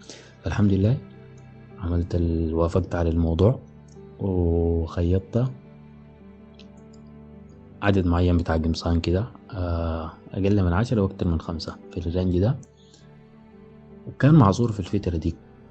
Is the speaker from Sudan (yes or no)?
yes; Sudan; الملايات بتاعتنا نحن كسودانيين فيها تشكيلات جميلة